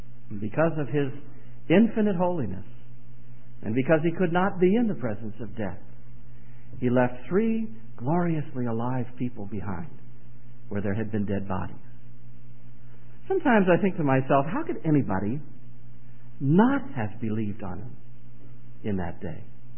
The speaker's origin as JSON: {"language": "English", "region": "South Carolina", "country": "United States", "said": "we're from South Carolina, which is the best Carolina."}